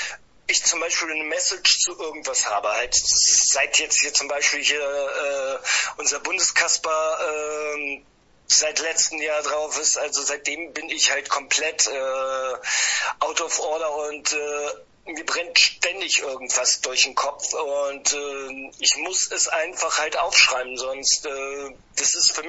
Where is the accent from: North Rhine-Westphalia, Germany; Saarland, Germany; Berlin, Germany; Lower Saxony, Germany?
Lower Saxony, Germany; Einbeck; now in Lübeck, Germany; wir sind damals zu einem Konzert hier in meine alte Heimatstadt Einbeck gefahren